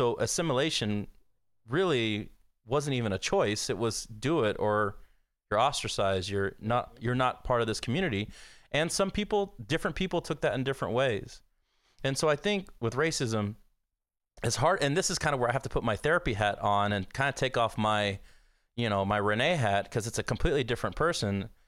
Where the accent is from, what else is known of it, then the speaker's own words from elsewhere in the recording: Texas, United States; living in Texas, being a person of color and growing up in Texas is one thing.